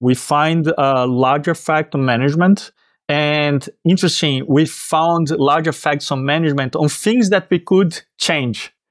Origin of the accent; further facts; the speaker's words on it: Recife, Pernambuco, Brazil; English is a second language; in my hometown, my state, actually, Recife, which is the most beautiful city in the world